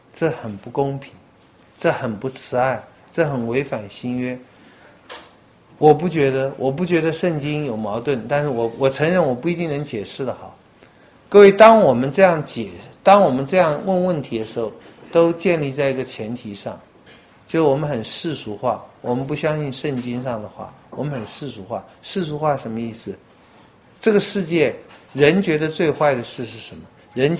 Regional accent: China; 对了，我们中国人都会说祝你长命富贵啊

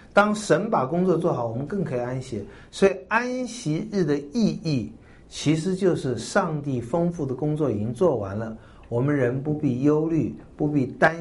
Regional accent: China; 我们中国人有这种唯苦意识嘛

